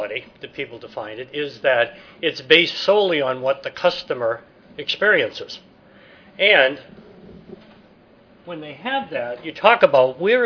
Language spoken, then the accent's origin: English; East Coast, United States; I come from East Coast, so I woke up at 4 o'clock this morning.